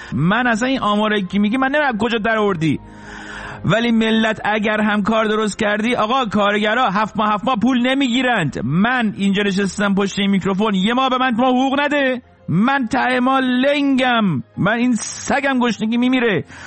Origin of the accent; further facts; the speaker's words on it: Iran; منم مثل همه شما به عنوان یک ایرانی از این شرایط ناراحت و عصبانی هستم